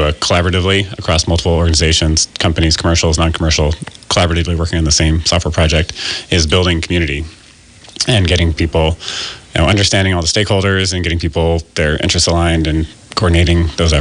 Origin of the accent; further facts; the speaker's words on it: Oregon, United States; I was born in Southern Oregon. My parents lived on a farm.